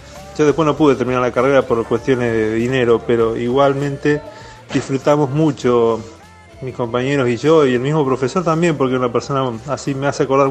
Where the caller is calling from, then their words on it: Santa Fe, Argentina; de Santa Fe.